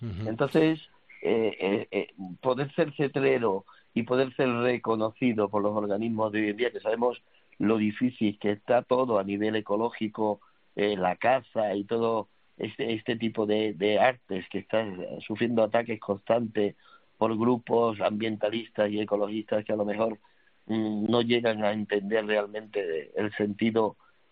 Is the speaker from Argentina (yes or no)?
no; Cádiz, Andalusia, Spain; now in Rome, Italy; yo soy de Cádiz.